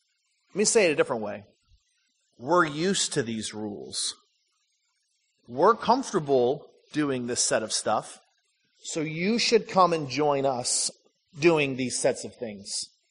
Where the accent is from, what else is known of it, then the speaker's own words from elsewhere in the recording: Michigan, United States; I grew up in Michigan, my wife grew up in West Virginia.